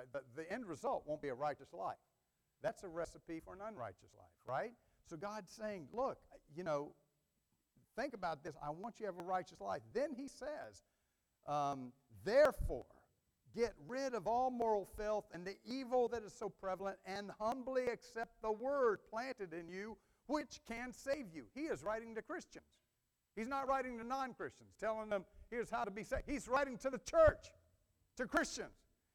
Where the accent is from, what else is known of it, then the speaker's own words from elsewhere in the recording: the South, United States; I was born and raised in the South. They call that the Bible Belt.